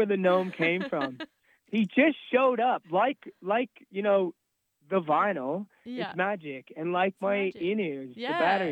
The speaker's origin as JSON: {"language": "English", "region": "Nova Scotia", "country": "Canada", "said": "Like, I'm from Nova Scotia, and I'm touring in an Australian, you know, punk rock band."}